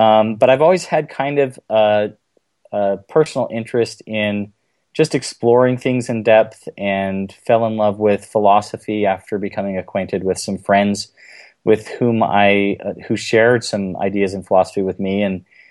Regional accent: Provo, Utah, United States; I grew up in Provo, Utah, attended BYU, started out as a music major

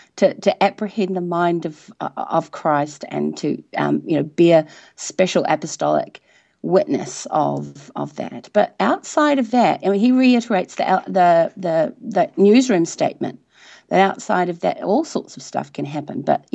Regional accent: New Zealand; I'm a New Zealander.

